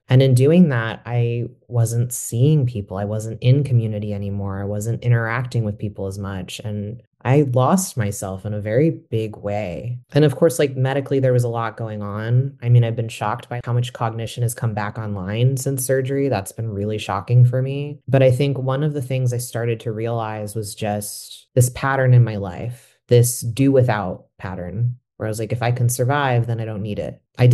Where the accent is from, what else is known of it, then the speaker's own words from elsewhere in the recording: Detroit, Michigan, United States; I'm originally from the Detroit area. So when I went back to my hometown, I'm from a big Maltese immigrant family